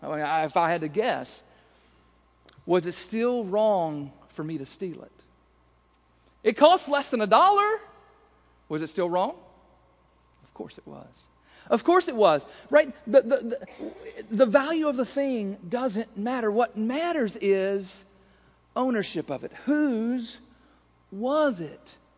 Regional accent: Richardsville, Kentucky, United States; I grew up out in Richardsville, out in Anna, and at the corner of 185 and Anna Sand Hill Road, there used to be a store called Pruitt's Grocery.

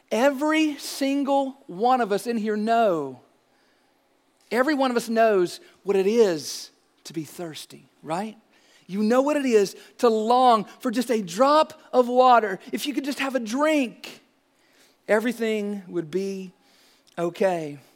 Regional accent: Bowling Green, Kentucky, United States; I was born and raised right here in Bowling Green. And growing up here, I mean, there are just some things growing up in the 80s and growing up in the 90s right here in Bowling Green.

